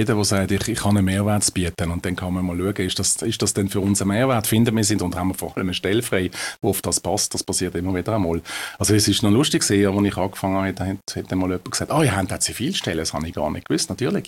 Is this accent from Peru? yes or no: no; Riehen, Basel-Stadt, Switzerland; Ich bin in Riechen aufgewachsen.